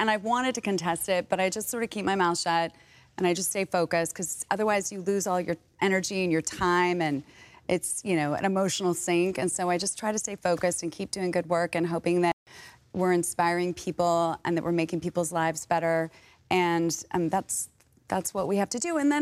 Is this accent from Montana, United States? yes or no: no; California, United States; The weather, the geography, the people.